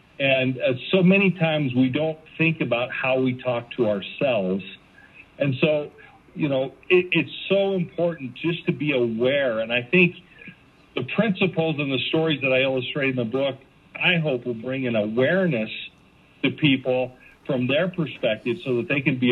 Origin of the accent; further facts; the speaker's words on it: Kalispell, Montana, United States; I grew up in Montana, is where I was born and raised, a town called Kalispell, Montana, just outside of Glacier National Park.